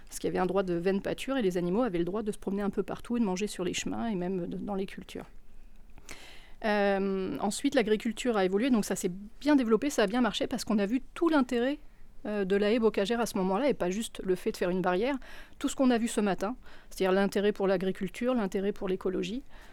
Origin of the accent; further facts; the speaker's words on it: Centre-Val de Loire, France; Moi, je suis originaire de Beauce, hein, donc je connais ces grands paysages de plaine à perte de vue avec des champs de céréales.